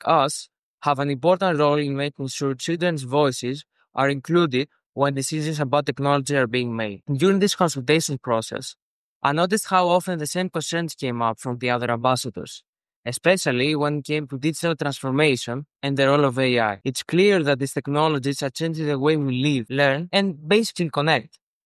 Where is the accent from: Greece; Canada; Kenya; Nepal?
Greece; English is a second language; I am 17 years old and I am from Greece.